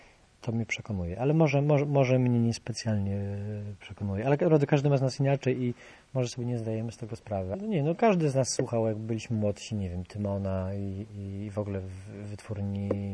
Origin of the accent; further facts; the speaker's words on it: Gdańsk, Pomeranian Voivodeship, Poland; jestem z Gdańska, ale my bardziej byliśmy związani na pewno z lasami na przykład niż z morzem.